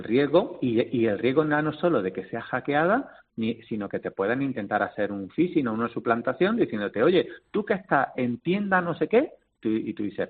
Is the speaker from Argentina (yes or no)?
no; Málaga, Andalusia, Spain; Somos malagueños, exacto.